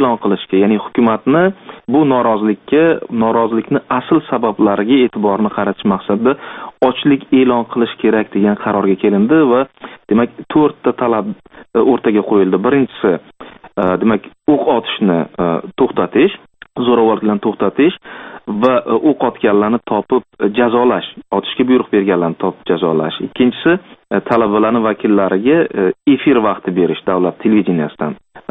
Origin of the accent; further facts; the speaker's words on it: Namangan, Namangan Region, Uzbekistan; Sen qayerdansan? Men Namangandanman.